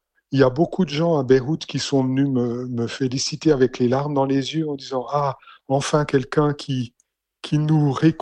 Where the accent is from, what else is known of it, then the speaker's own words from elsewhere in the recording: Jura, Switzerland; Mais quand même, en tant que jurassien, je crois que cette identité culturelle, elle a une résonance spéciale.